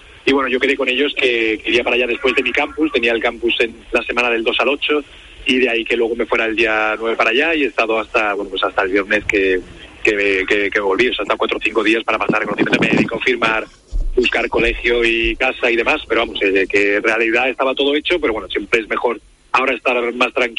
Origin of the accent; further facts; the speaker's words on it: Villanueva de la Serena, Extremadura, Spain; Estoy en mi pueblo, en Villanueva